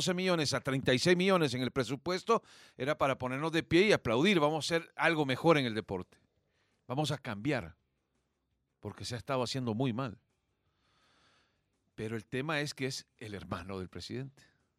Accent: El Salvador

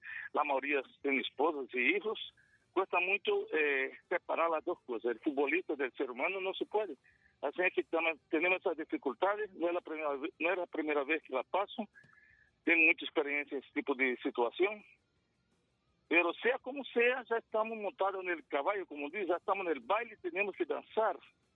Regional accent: Santiago de María, Usulután, El Salvador; ya estoy aquí en Pasaquín, acabo de llegar de mi pueblo, Santiago María.

